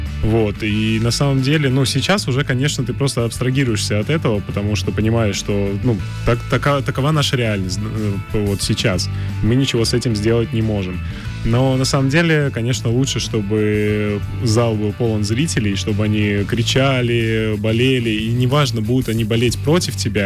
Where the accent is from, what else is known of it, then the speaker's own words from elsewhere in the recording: Saint Petersburg, Russia; я вот из Питера, я вот играю, представляю свой город, но все равно я как бы для себя, я понимаю, что я здесь родился, я здесь тренировался.